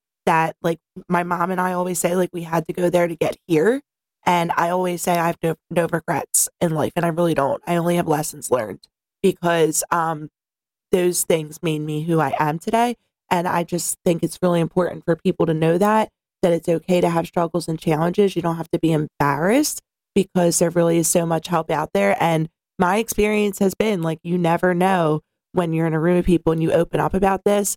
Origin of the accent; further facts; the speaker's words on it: Philadelphia, Pennsylvania, United States; accent: Philadelphia; I'm a Philadelphia native, as you can tell in my accent. Hopefully you can understand me. And I speak really fast. Might be the double espresso too. But yeah, I'm a Philly native.